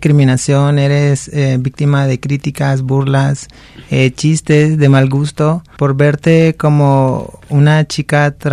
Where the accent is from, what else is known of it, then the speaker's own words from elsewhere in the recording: San Pedro Sula, Cortés, Honduras; moved away; Soy de Honduras, de la ciudad de San Pedro Sula.